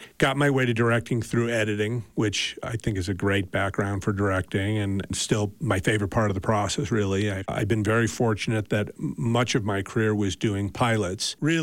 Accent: Chicago, Illinois, United States; also born or lived in Los Angeles; now in Park City, United States; I lived in L.A. for 40 years. I grew up in Chicago, but I went to college in L.A.

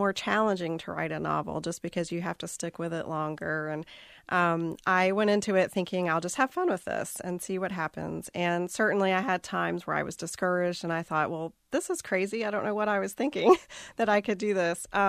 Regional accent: Hendersonville, North Carolina, United States; Sure. Well, I'm from Hendersonville, and I grew up there. My grandparents and great-grandparents are from Tuxedo, Zirconia, Green River area.

